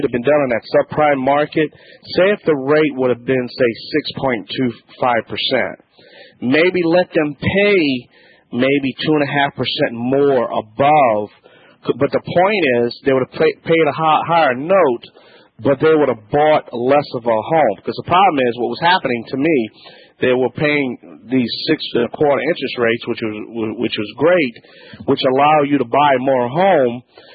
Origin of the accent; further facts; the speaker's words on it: Louisiana, United States; I'm the Cajun Man from the Bayou Land.